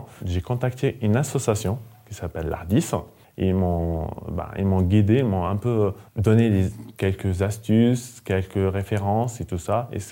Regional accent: Algeria; now in France; je viens d'Algérie, je suis réfugié, queer, bien sûr. Ça fait 5 ans que je suis là en France

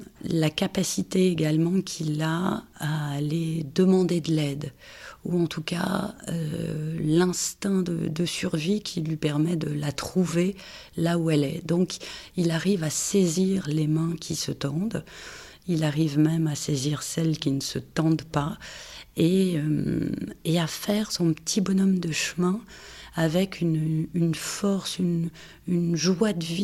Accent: Nantes, Pays de la Loire, France; de Nantes, où mon grand-père était lui-même ténor et ma grand-mère pianiste répétitrice

